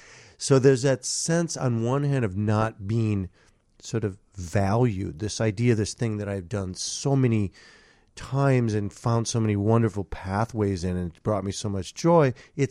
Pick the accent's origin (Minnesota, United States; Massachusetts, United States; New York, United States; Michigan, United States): Minnesota, United States; Minneapolis; I mean, I'm from Minneapolis, so we would come to Chicago.